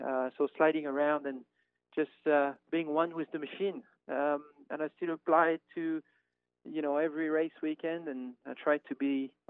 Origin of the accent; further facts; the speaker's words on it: France; Well, I grew up in France